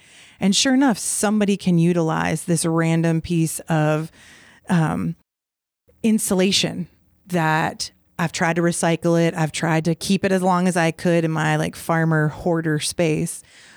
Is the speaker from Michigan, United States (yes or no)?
no; Baltimore, Maryland, United States; Like, I grew up in Baltimore, D.C. There, you had to drive a good chunk to get to any kind of agricultural land.